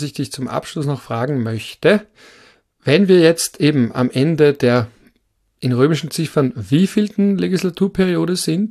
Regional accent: Vorarlberg, Austria; Und na, ich komme ich auch aus Vorarlberg.

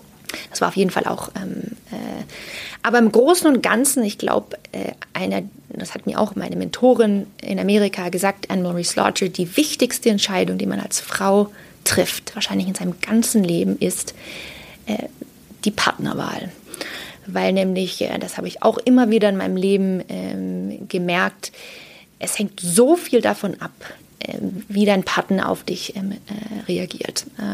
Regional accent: Germany; als Deutsche

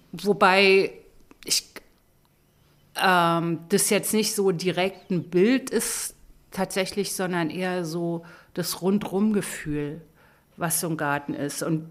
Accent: East Germany, Germany; Also ich komme aus dem Osten, ich habe keinen

